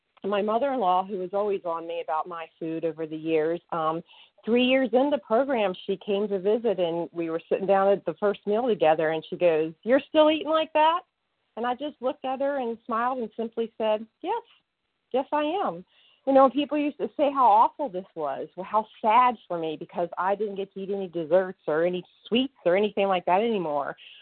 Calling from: Massachusetts, United States; I'm calling from Western Massachusetts, and I am a grateful, recovered, compulsive overeater.

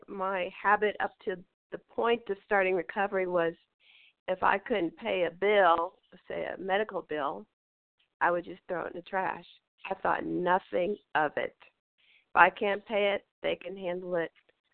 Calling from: Kansas City, Missouri, United States; I'm calling from Kansas City, Missouri.

